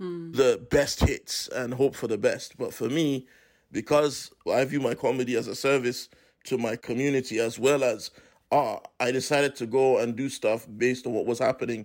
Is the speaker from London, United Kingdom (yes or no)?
yes; Croydon, London, United Kingdom; and I'm from Croydon, South London.